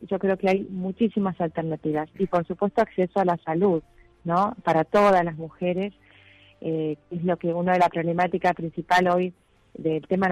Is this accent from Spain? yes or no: no; Argentina; como argentinos, este despertar es poder ahora seguir trabajando juntos